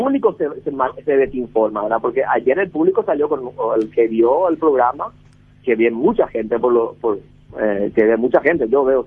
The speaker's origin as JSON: {"language": "Spanish", "country": "Paraguay", "said": "somos paraguayos nosotros."}